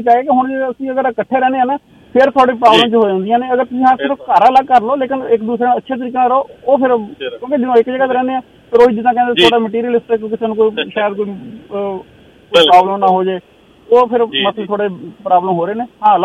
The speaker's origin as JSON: {"language": "Punjabi", "region": "Punjab", "country": "Pakistan", "said": "ਮੈਂ ਪਾਕਿਸਤਾਨ ਪੰਜਾਬ ਤੋਂ ਹਾਂ"}